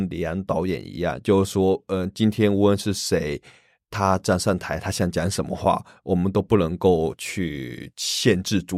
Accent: Taiwan; 我觉得就是台湾身为台湾人的一个美好的一个感觉

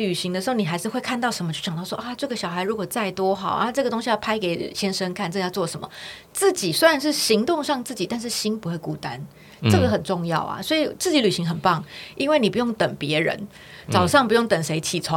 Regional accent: Taipei, Taiwan; 我们一样都是在台北长大的，但想法不一样

